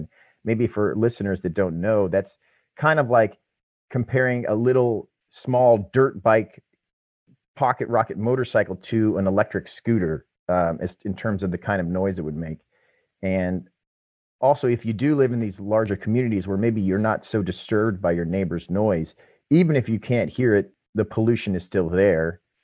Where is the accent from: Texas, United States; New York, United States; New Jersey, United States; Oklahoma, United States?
Texas, United States; I grew up in a small town in Texas, and there it's much wider.